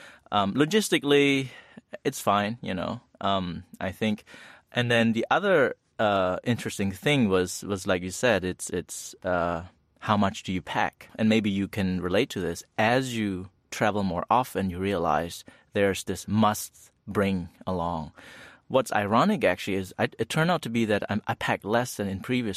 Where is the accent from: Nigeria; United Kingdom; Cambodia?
Cambodia; Phnom Penh; now in United States; I have family in Phnom Penh. So I'm from Phnom Penh originally, so my family is there.